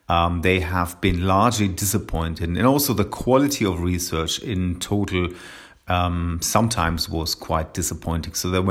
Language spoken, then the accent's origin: English; Wiesbaden, Hesse, Germany; English is a second language; I am a pulmonologist from Germany, right from Germany in Wiesbaden.